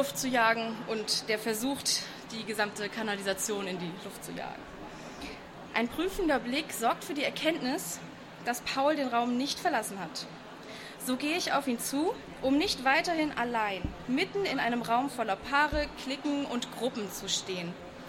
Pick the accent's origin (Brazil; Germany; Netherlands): Germany; Hanover, Lower Saxony; Ich komme aus Hannover